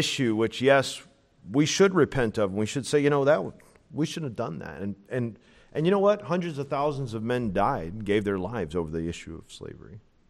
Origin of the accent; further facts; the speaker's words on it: Illinois, United States; Now I'm from Illinois.